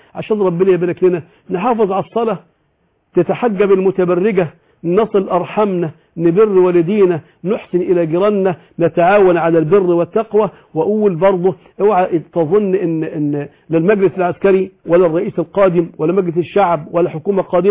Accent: Bishat Amer, Sharqia Governorate, Egypt; حصل حريق في قرية عندنا في الشرقية اسمها بيشة عامر مركز ميناء القمح، والبلدة احترقت بالكامل

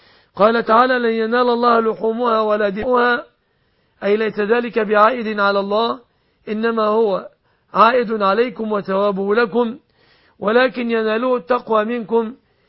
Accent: Egypt; أن يحفظ بلادنا مصر

